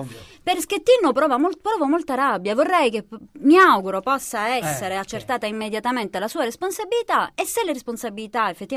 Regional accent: Messina, Sicily, Italy; now in Palermo, Italy; Siciliana, sono messinese, piantata a Palermo, però

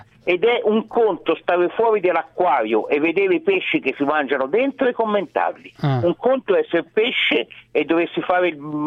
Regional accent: Tuscany, Italy; E io sono toscano, della Toscana meridionale

